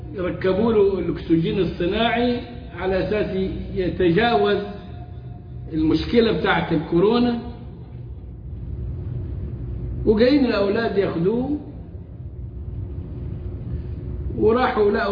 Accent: Egypt; accent: Egyptian; في ايه يا بابا بلهجتنا المصرية؟

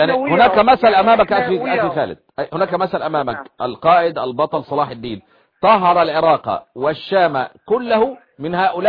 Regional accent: Egypt

